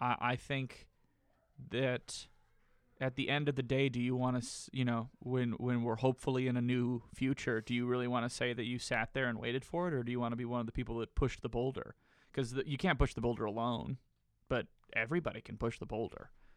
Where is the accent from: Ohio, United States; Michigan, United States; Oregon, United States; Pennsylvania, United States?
Michigan, United States; I was wearing Detroit gear, I'm from Michigan